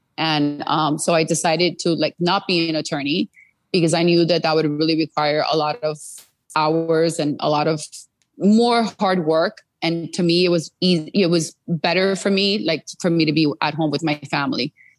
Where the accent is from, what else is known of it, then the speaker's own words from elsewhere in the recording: United States; I was born and raised here. My parents are Cuban. I always say I'm Cuban American, right?